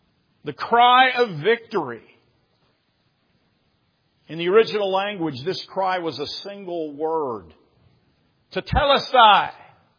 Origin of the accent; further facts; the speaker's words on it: Pittsburgh, Pennsylvania, United States; You know, I come from the Pittsburgh area.